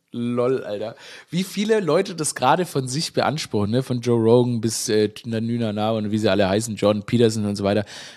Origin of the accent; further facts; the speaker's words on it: Stuttgart, Baden-Württemberg, Germany; ich komme ja, ich meine, aus Stuttgart, die Schwaben, die sagen Aurel.